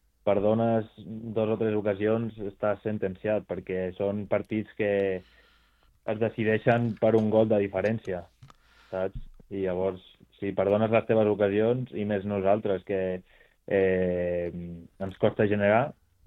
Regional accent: El Vendrell, Catalonia, Spain; jo vaig començar el futbol de ben petit aquí al meu poble, al Vendrell

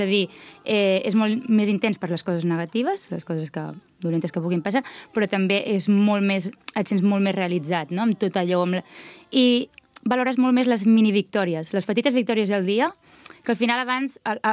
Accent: Vilafranca del Penedès, Catalonia, Spain; sóc de Vilafranca de tota la vida, nascuda aquí.

